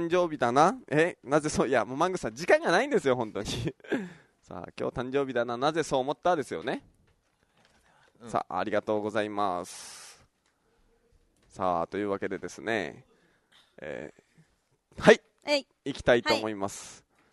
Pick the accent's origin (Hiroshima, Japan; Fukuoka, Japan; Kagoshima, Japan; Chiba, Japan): Kagoshima, Japan; accent: Kagoshima dialect; すいません鹿児島弁が出ちゃってます